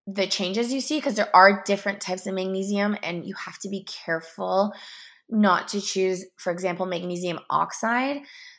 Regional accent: Canada; I'm from Canada.

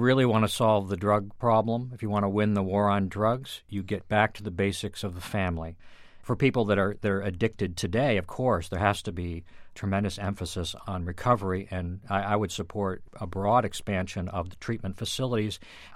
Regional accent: Shelburne Falls, Massachusetts, United States; the values that I grew up with growing up in Shelburne Falls, which were primarily Judeo-Christian worldview

